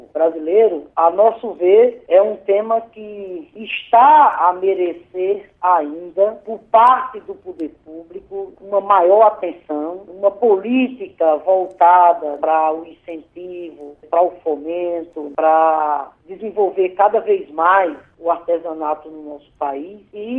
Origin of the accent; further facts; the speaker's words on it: Rio Grande do Norte, Brazil; Há também lá no meu estado, Adriano, uma riqueza muito grande no chamado artesanato de barro.